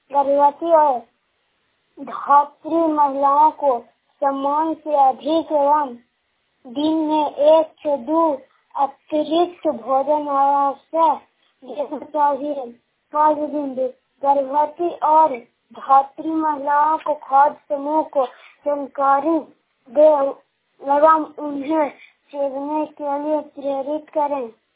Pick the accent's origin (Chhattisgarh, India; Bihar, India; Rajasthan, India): Bihar, India; Nalanda; घर को post colour थाना के लहरा जिला नालंदा बिहार के रहने वाला हूँ।